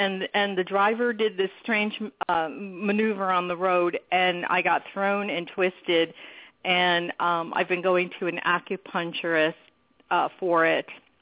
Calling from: California, United States; California, yes

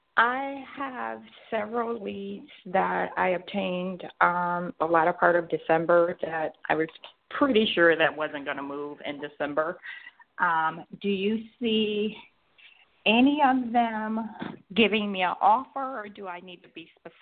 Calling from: Georgia, United States; from Georgia.

